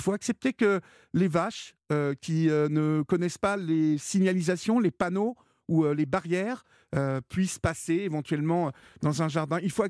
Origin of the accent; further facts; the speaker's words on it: Évreux, Normandy, France; Vous savez que je suis originaire d'Évreux, pour celles et ceux qui me connaissent.